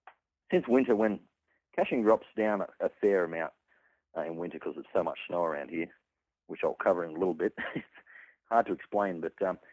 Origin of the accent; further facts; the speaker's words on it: Sydney, New South Wales, Australia; now in United States; originally from Sydney out towards Rouse Hill.